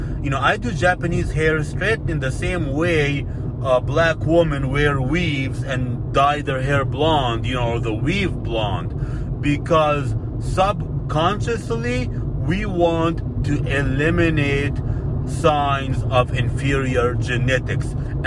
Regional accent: Alexandria, Alexandria Governorate, Egypt; Now, Sandman himself actually went to my hometown of Alexandria, Egypt

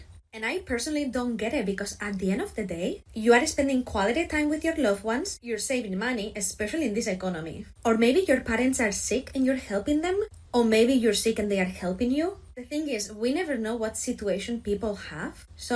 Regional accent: Spain; English is a second language; now in United States; I'm from Spain, and there, and in most European countries, we live with our parents during college and years after we're done with college.

